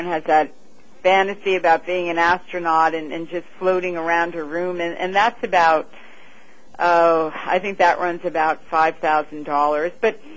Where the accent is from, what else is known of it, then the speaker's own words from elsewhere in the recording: New York City, New York, United States; No, I don't, but I did grow up here in New York.